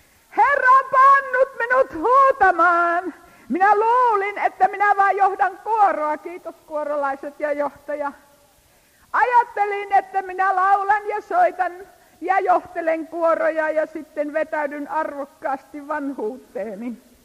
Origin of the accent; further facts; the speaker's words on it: Savonia, Finland; Minä siis tosiaan olen Savosta lähtöisin ja uskovaisesta perheestä, aivan erilaisesta taustasta kuin nämä. … joku vanha voi muistaa. Mä oon ikäni istunut helluntalaisten penkissä